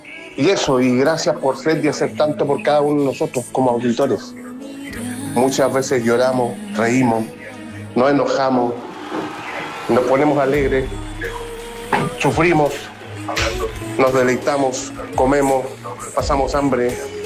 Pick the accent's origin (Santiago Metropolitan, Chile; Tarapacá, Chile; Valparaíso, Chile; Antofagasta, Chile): Valparaíso, Chile; Viña del Mar; Yo soy de Viña, pero estoy acá en Las Condes haciendo un trabajo de 4 días y hoy día me voy para Viña.